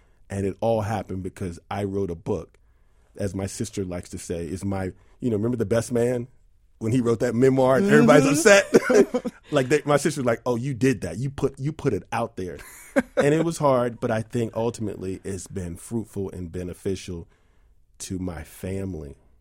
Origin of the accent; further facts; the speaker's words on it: New York City, New York, United States; I grew up in New York City. I have two amazing sisters and a brother.